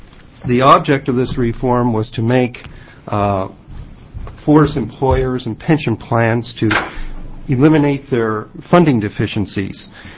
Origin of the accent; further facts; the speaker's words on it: Oregon City, Oregon, United States; Mr. Chair, members of the committee … from Oregon City.